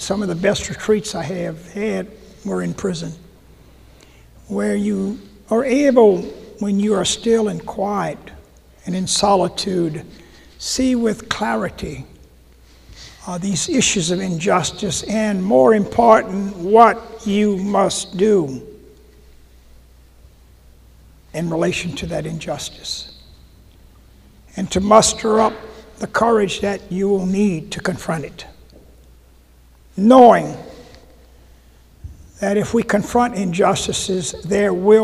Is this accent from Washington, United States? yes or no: no; Louisiana, United States; It brought back memories of growing up in Louisiana, going to segregated schools for 12 years in that little town